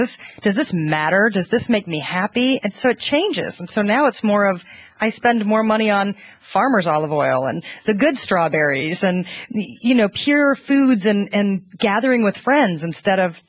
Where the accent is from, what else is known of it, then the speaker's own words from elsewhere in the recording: United States; now in Malta; being born and raised in America, you're a little caged off